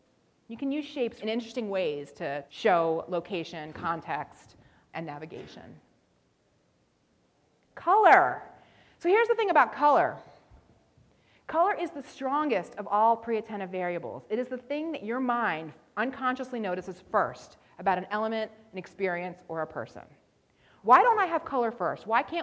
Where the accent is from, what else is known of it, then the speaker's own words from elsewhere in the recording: Philadelphia, Pennsylvania, United States; here is a map of my hometown, the city of Philadelphia.